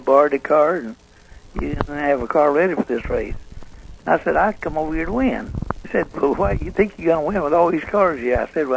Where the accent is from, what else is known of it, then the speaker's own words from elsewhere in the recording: Carolina, United States; I was raised in Carolina, so.